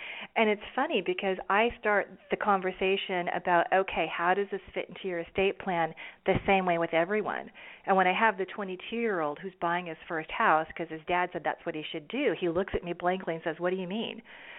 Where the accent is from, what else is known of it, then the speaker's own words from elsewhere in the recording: California, United States; I grew up in Northern California in Silicon Valley and unwittingly witnessed the boom and then the bust, if you will, of technology.